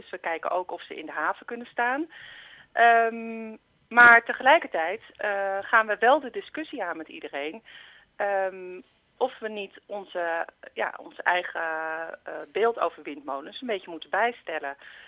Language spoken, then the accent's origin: Dutch; Amsterdam, North Holland, Netherlands; als wij met als Amsterdammers vanaf het Centraal Station dat zicht straks hebben op die windmolens